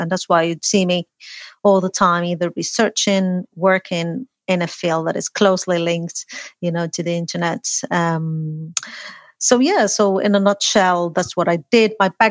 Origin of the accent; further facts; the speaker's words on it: Morocco; now in United Kingdom; I'm from Morocco, but I'm based in the UK.